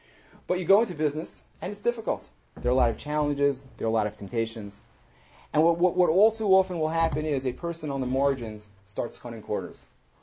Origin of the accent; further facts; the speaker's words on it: New Jersey, United States; I mean, I'm from New Jersey. It's easy for me to talk.